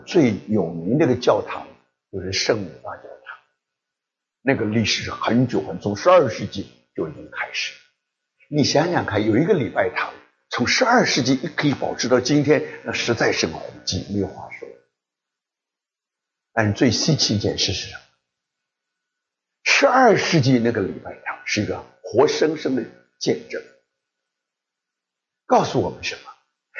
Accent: Taiwan; now in United States; 我还记得我刚刚到美国的时候，那么我很得意啊，因为我从台湾来的

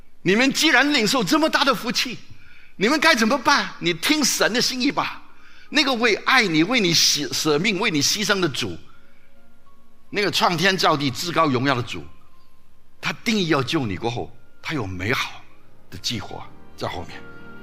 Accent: China; 我们是中国人，跟亚伯拉罕拉上什么关系啊？

